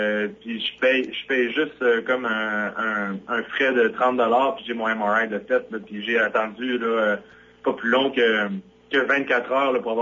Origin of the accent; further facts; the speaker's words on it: Canada; Et que, je suis un Canadien, ils sont pas vraiment au courant du côté francophone du Canada